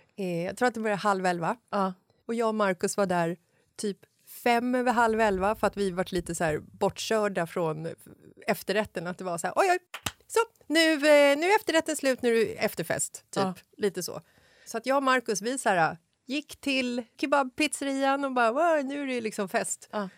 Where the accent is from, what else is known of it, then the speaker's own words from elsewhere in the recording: Sweden; Vi är svenskar.